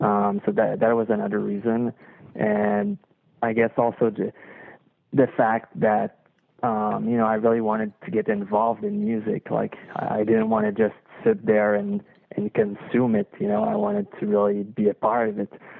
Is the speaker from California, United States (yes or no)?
yes; Montebello, California, United States; basically I grew up in Montebello, which is in the middle of nowhere.